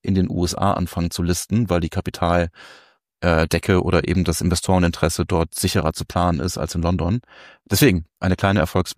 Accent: Göttingen, Lower Saxony, Germany; born there; Oder sogar Landkreis Göttingen, mein Geburtsort.

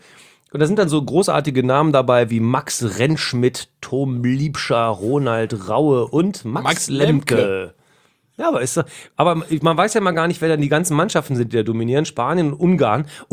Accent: Hildesheim, Lower Saxony, Germany; In Hildesheim, in meiner Heimatstadt, gibt es da so einen innerstädtischen Parcours.

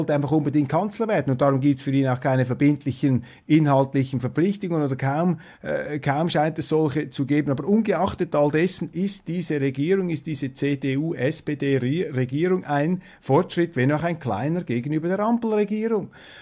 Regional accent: Switzerland; Als Schweizer muss ich mich da immer etwas zurückhalten

